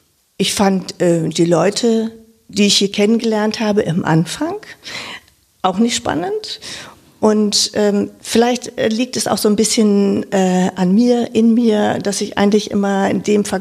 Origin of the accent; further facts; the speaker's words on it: Lower Saxony, Germany; now in Wiesbaden, Germany; wie man vielleicht auch an meiner Sprache schon hört, ich bin aus Niedersachsen, aus dem Norden dieser Republik, bin in einem 5000-Seelendorf aufgewachsen als viertes Kind